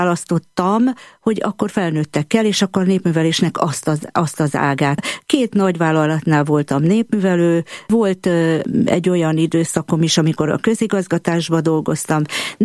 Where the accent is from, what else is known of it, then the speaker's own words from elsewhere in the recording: Budapest, Hungary; Kőbányán, Budapesten születtem, hát Kőbánya szívem csücske, úgyhogy én nagyon szeretek ott lenni, ott élni, és ott is dolgozok, amióta csak dolgozom. Nemigen hagytam el Kőbányát soha. Keresztény családból származom, egy nagy családból, tulajdonképpen 7. gyerekként születtem meg